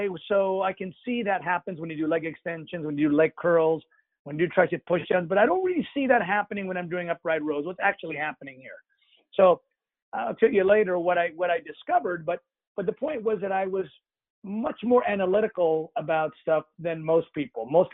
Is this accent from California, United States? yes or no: yes; Pasadena, California, United States; Well, it was just luck because Pasadena was my hometown.